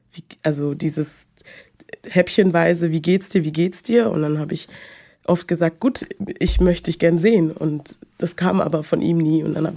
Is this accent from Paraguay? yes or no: no; Munich, Bavaria, Germany; Ja, ich bin aus München.